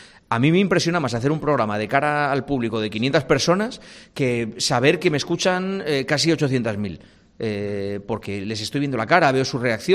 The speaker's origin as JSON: {"language": "Spanish", "town": "Gijón", "region": "Asturias", "country": "Spain", "said": "Gijón es mi casa, mi tierra, es de donde yo soy."}